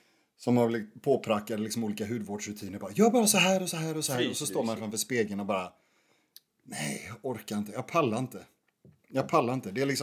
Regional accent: Östergötland, Sweden; born there; Jag är också född i Östergötland.

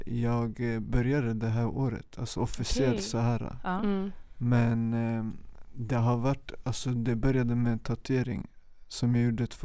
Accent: Västerås, Västmanland County, Sweden; also born or lived in Stockholm; Jag flyttade runt mycket, men jag växte upp i Stockholm tills jag var 5. Mina föräldrar skilde sig när jag var 3, men de försökte tills jag var 5. Sen flyttade min pappa till Sollentuna och min mamma flyttade till Västerås. Och jag flyttade med min mamma till Västerås.

